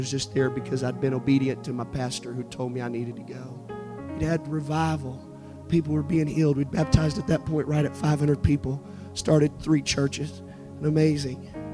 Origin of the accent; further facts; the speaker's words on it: Netherlands; I was raised in the Netherlands. And then we moved home.